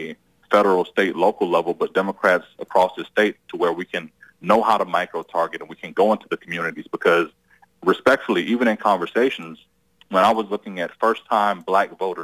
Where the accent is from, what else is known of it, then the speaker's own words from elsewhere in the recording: West Palm Beach, Florida, United States; now in Jacksonville, United States; because I'm from Palm Beach, West Palm Beach, spent a good chunk of my time in Tallahassee.